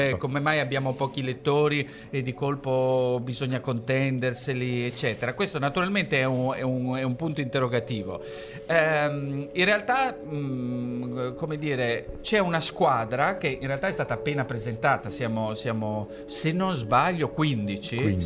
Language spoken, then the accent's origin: Italian; Rome, Lazio, Italy; Sono romano